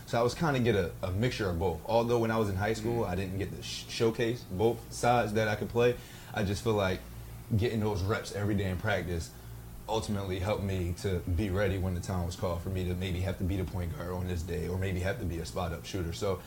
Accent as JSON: {"language": "English", "town": "Philadelphia", "region": "Pennsylvania", "country": "United States", "tie": "born or raised there", "said": "I feel like growing up in Philly, like I said, having had that dog, you know, mentality"}